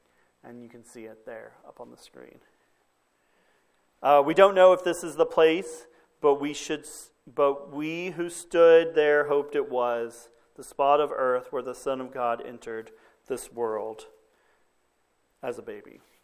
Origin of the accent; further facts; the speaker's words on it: Texas, United States; And growing up in Texas, we don't get a lot of looks of Christmas with the snow and everything